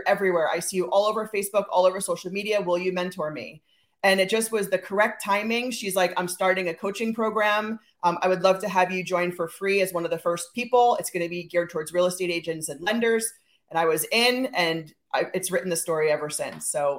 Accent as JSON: {"language": "English", "town": "Long Island", "region": "New York", "country": "United States", "tie": "born or raised there", "moved": "as an adult", "lives_now": "San Diego, United States", "said": "I grew up on Long Island. I went to college at Bentley. So I'm an East Coast girl. And then I moved to San Diego in 99 and I've never gone back."}